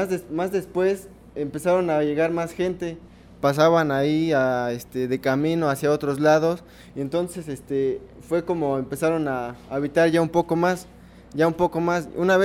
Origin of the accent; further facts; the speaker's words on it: Ecatlán, Puebla, Mexico; aquí tengo lo que es mi comunidad, que es Ecatlán. Pertenece al municipio de Jonotla. Es de la Sierra Norte del estado de Puebla.